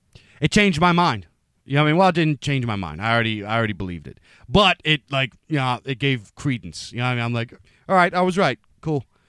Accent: Pennsylvania, United States; growing up in Pennsylvania, I'm a huge fan of microbrews, man.

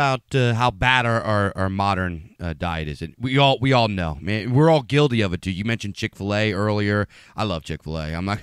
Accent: Pennsylvania, United States; You know, I grew up in Pennsylvania where we eat those kinds of things.

